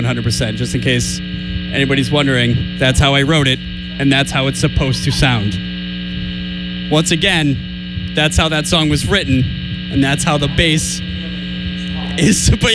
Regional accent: Lowell, Massachusetts, United States; We're from Lowell, Mass, where we say we are. Ryan, Jay, and I kind of all grew up in that area.

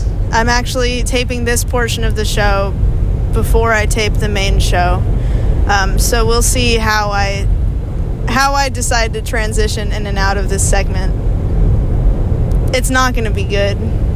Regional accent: Houston, Texas, United States; I am not from Austin. I'm from Houston, Texas.

